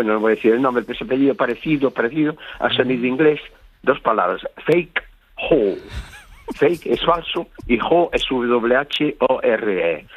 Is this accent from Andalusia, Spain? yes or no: no; Galicia, Spain; Yo soy gallego